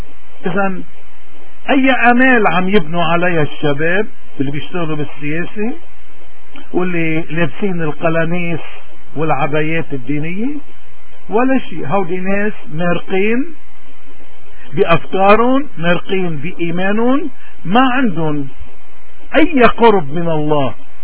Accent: Lebanon; من هون نحن كلبنانيين المفروض نعرف وين خياراتنا، نعرف وين رايحين.

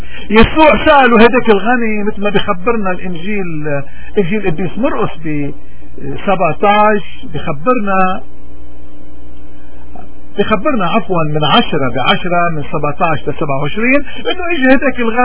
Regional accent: Lebanon; من هون رسالتنا كتير مهمة كلبنانيين، رسالتنا رسالة إيمان ومحبة.

